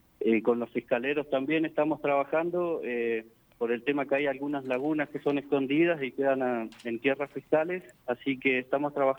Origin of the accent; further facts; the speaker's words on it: Las Coloradas, Neuquén, Argentina; yo soy nacido y criado acá en Las Coloradas. Mirá, Las Colos justo está en una tipo olla, estamos rodeados de montañas en un tipo vallecito